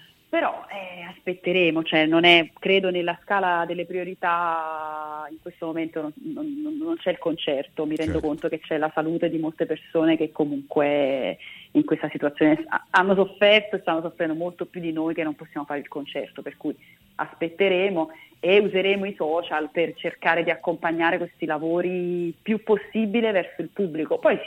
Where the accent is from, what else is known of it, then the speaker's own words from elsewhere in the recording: Naples, Campania, Italy; lo dico da napoletana e quindi con un po' di dispiacere